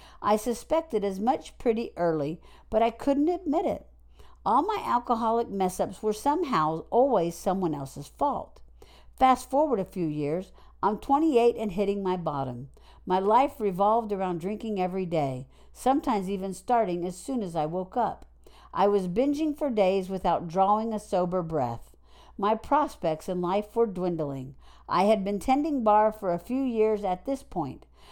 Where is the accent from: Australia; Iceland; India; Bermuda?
Iceland; now in New York City, United States; My hometown, Iceland, had a handful of meetings, quite many for a small town actually, but New York City was something else.